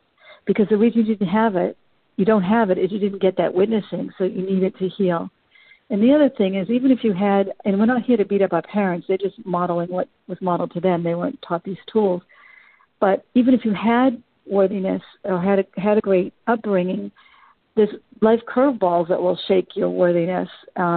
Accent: Boston, Massachusetts, United States; I'm originally from Boston. I live in North Carolina now.

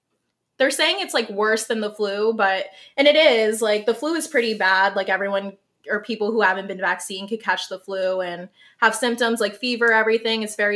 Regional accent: New Jersey, United States; like my hometown in New Jersey is becoming under lockdown. Mm-hmm. Like it's not so serious here in Florida yet.

